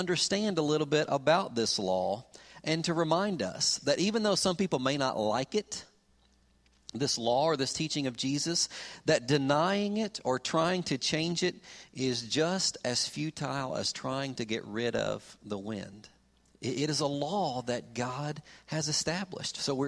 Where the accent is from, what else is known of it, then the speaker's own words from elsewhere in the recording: Kentucky, United States; two tornadoes that touched down in the state of Kentucky, my home state, and both of those tornadoes were close to where our parents lived.